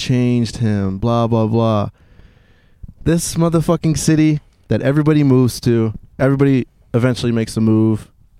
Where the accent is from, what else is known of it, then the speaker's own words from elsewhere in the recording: Texas, United States; now in Los Angeles, United States; I grew up in Texas and I still don't have a tolerance for the heat. LA is just so nice.